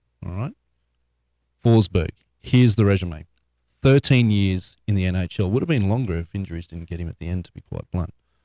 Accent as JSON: {"language": "English", "country": "Australia", "said": "I'm Australian"}